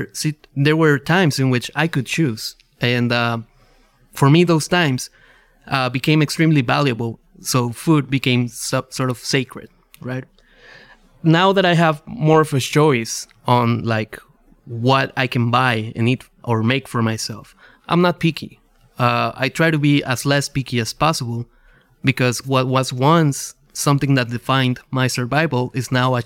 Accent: Ciudad Juarez, Chihuahua, Mexico; When I was younger, you know, I grew up in Ciudad Juarez, which is right across the border of El Paso.

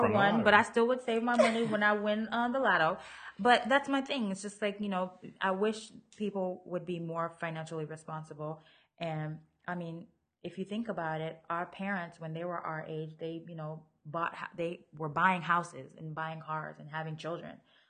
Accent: Florida, United States; And I'm from Florida.

